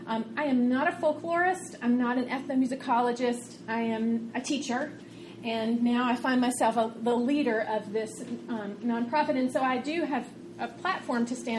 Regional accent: Ferrum, Virginia, United States; I myself am from Appalachia. I grew up down in Ferrum, Virginia. I went to elementary school across the street from Ferrum College

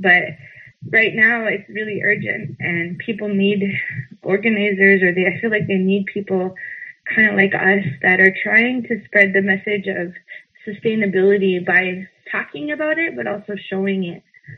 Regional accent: North Dakota, United States; So I'm from North Dakota, and we're battling with all of these really ridiculous laws

